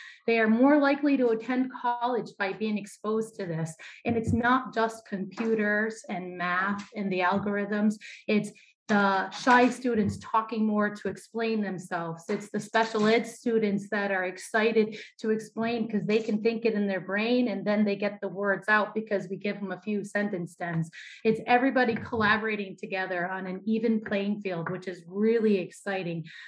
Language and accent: English; Springfield, United States; I grew up in Springfield. I graduated from Springfield.